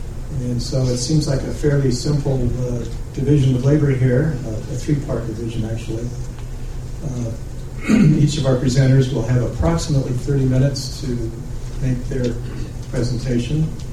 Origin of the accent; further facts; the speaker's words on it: Utah, United States; moved away as an adult; I was born and raised in Utah, attended South High School, and went on to the University of Utah, got my bachelor's degree there, met my wife Lauren, and we got married, and then moved on to Michigan